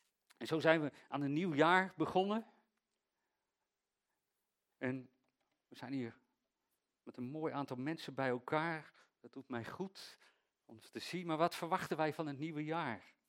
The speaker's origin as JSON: {"language": "Dutch", "country": "Netherlands", "said": "Daar zijn wij Nederlanders zo goed in plaats van te zeggen, fijn joh, doe maar gewoon."}